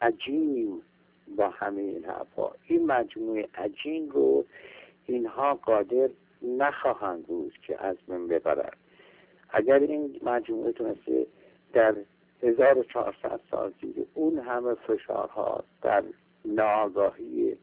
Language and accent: Persian; Iran; من یک ایرانیم، به همه علت در ایران این مسئله جا افتاده است